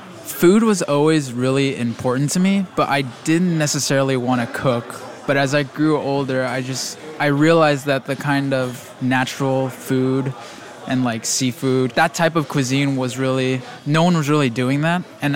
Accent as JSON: {"language": "English", "town": "Walnut", "region": "California", "country": "United States", "tie": "born or raised there", "lives_now": "Los Angeles, United States", "said": "I grew up in Walnut, 30 miles east of here. It's a small town, predominantly Asians."}